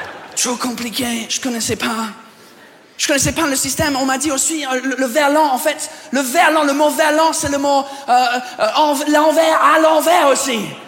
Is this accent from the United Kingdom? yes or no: yes; England, United Kingdom; French is a second language; now in France; je viens pas d'ici, je viens de l'Angleterre.